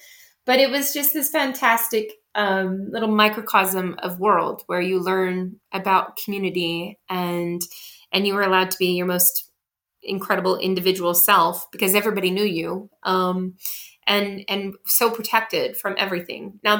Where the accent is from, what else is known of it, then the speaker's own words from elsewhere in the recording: United States; accent: American; also born or lived in Colorado; Yeah, I have a super thick American accent. I was born in Colorado. I was raised primarily on the Montana-Idaho border in a little tiny town of only 74 people. And then moved around that region quite a bit near Yellowstone.